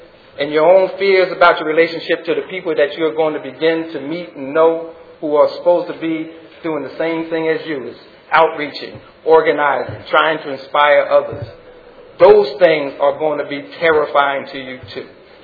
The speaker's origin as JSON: {"language": "English", "town": "Plainfield", "region": "New Jersey", "country": "United States", "tie": "born or raised there", "said": "a Panther will come from Plainfield to Plainfield, my hometown, from New York."}